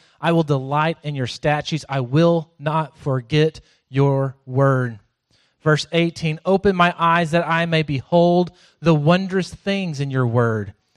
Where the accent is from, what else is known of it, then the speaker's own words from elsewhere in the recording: Florence, Texas, United States; I grew up in Florence. My parents had 30 acres on top of this plateau, and at nighttime, you could look north towards Killeen